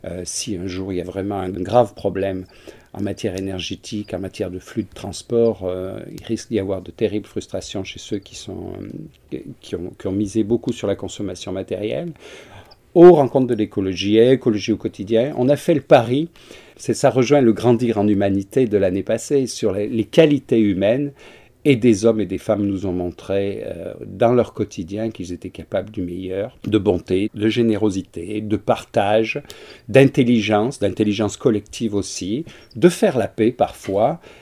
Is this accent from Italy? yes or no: no; Auvergne-Rhône-Alpes, France; Moi, je pense, puisque je suis du Vercors